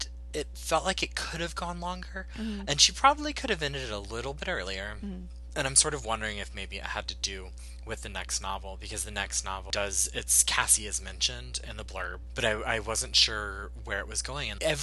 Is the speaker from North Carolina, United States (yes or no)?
yes; North Carolina, United States; I'm from North Carolina, which is a pretty conservative state